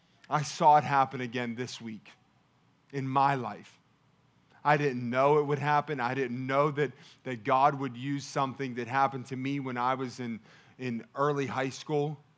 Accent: Pittsburgh, Pennsylvania, United States; I'm from Pittsburgh, so we make words sound exactly the same.

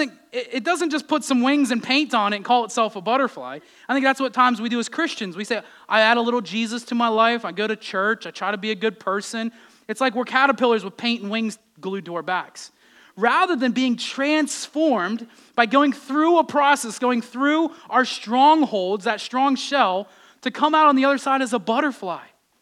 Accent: Pittsburgh, Pennsylvania, United States; I grew up in Pittsburgh. Everybody does the same things.

